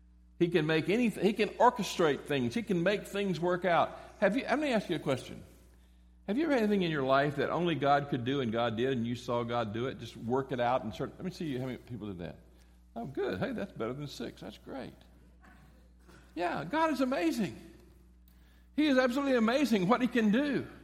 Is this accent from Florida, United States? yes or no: yes; Florida, United States; I was a freshman from Florida.